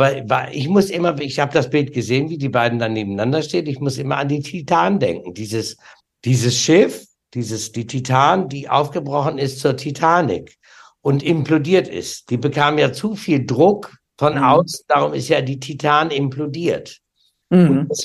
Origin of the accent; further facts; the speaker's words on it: Osnabrück, Lower Saxony, Germany; Ich spiele ja in meiner Heimat Osnabrück